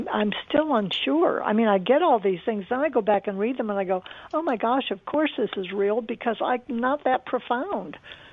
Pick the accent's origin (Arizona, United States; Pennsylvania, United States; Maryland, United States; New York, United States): Arizona, United States; It was five different, you know, I'm from Arizona, so five different deceased Arizona politicians